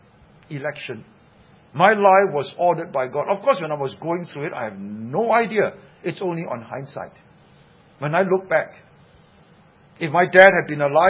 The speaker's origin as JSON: {"language": "English", "town": "Seremban", "region": "Negeri Sembilan", "country": "Malaysia", "tie": "born or raised there", "also_born_or_lived": "Singapore", "said": "I was born in Singapore, but I'm not brought up in Singapore. I was brought up in Seremban. My dad was a member of parliament in Seremban."}